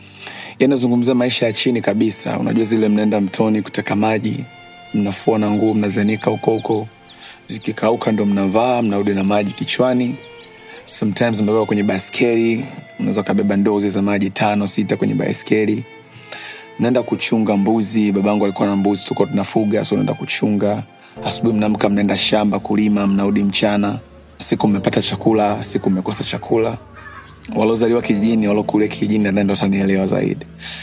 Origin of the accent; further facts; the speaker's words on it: Mahuta, Mtwara, Tanzania; born there; Nimezaliwa hapo miaka 28 iliyopita, na baba yangu na mama yangu walikuwa wanaishi hapo. Nilizaliwa katika hospitali ya Mahuta.